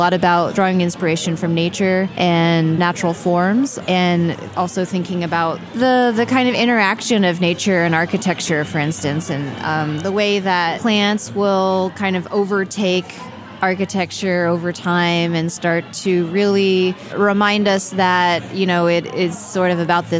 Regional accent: Atlanta, Georgia, United States; now in New York, United States; And I've been in New York for 15 years, but I grew up in Atlanta.

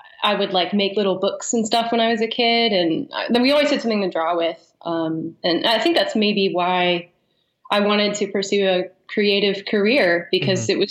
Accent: Columbus, Ohio, United States; Sure. I grew up in Columbus, Ohio.

